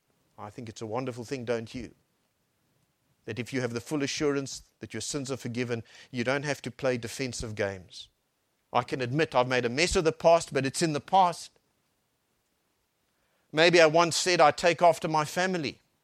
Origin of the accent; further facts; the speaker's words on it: Harare, Zimbabwe; born there; I was born in Harare, and the computer didn't register it because actually the name of the town was Salisbury, which was in a country called Rhodesia, which no longer exists. It's now Zimbabwe.